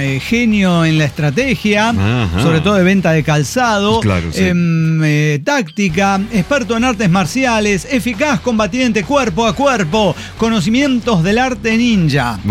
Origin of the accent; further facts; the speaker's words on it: Lagos de Moreno, Jalisco, Mexico; de Lagos de Moreno, carnales.